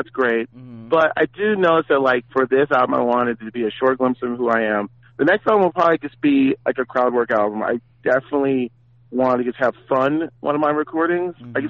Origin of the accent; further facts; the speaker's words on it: San Francisco, California, United States; So I'm from Lakeview. It's like this little neighborhood. No, it's on the outskirts, right before it turns into the peninsula.